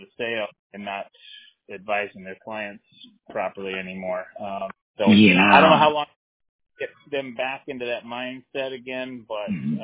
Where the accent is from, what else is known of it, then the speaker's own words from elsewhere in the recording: Colorado, United States; I grew up on the western, on the Front Range, Longmont, Boulder, Fort Collins.